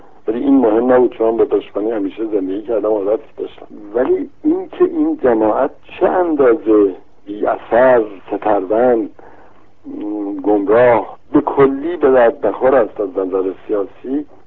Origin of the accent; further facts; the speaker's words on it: Iran; moved away; با اینکه خوشحال نبودم که از ایران خارج میشدم، ایران دیگر جایی برای من نداشت.